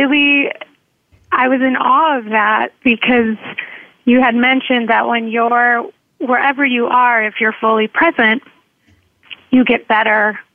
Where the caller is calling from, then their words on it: Manhattan, New York, United States; Hi, thank you. I'm calling from Manhattan.